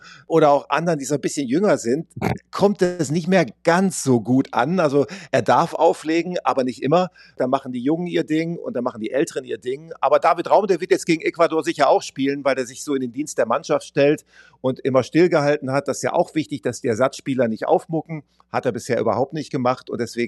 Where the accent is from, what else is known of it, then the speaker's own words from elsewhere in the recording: Germany; wenn ich als Deutscher